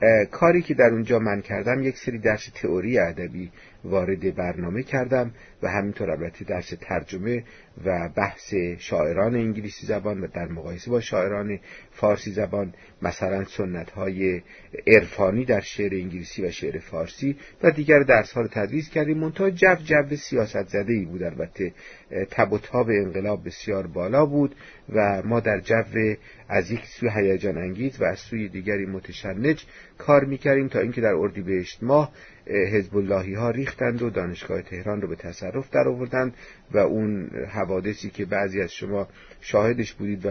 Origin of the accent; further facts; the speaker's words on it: Mashhad, Razavi Khorasan, Iran; moved away as an adult; also born or lived in Tehran; now in United States; بهمن ماه 1322 هجری شمسی، یعنی در فوریه 1944 میلادی، در شهر مشهد به دنیا آمدم. دوره ابتدایی و متوسطه در همون شهر تمام کردم. بعدم در 19 سالگی به دانشگاه تهران آمدم،